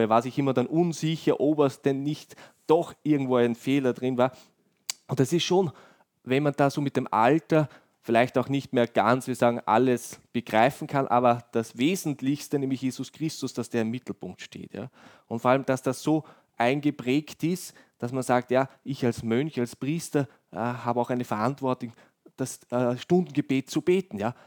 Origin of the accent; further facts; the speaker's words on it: Lower Austria, Austria; Und ich komme aus dem Bezirk Amstetten